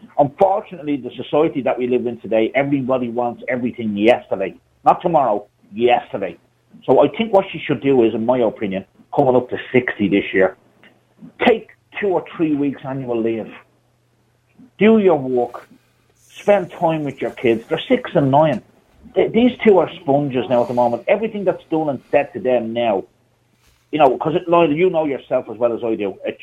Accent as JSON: {"language": "English", "country": "Ireland", "said": "Because we're Irish and we don't change our culture for nothing or nobody"}